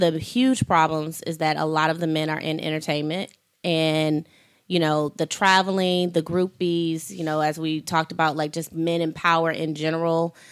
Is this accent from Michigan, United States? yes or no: yes; Detroit, Michigan, United States; also born or lived in San Francisco Bay Area; now in Los Angeles, United States; I've been in L.A. for 6 years, mm-hmm. and I moved here from the Bay. I'm originally from Detroit, mm-hmm. and I did not have this problem anywhere else I've ever lived, and I've lived in about six states, ever.